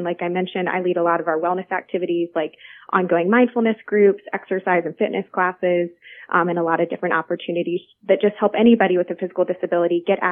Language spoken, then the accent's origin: English; Virginia, United States; now in Richmond, United States; So I grew up locally in Hanover County and then came back to Richmond after going to Virginia Tech